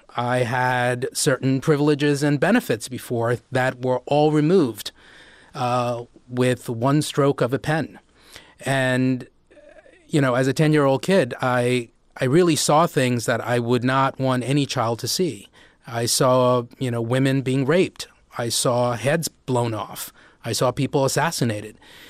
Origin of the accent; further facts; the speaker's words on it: Silver Spring, Maryland, United States; born there; I was born in Silver Spring, Maryland.